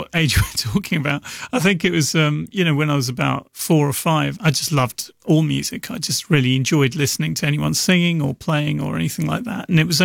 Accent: Rochester, South East England, United Kingdom; I grew up in Rochester in Kent

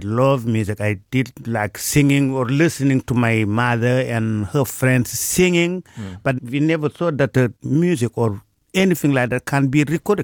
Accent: Podor, Saint-Louis, Senegal; My hometown called Podor mm-hmm. is a very cultural hometown, cultural city, because it's right on the edge of the Empire of Mali.

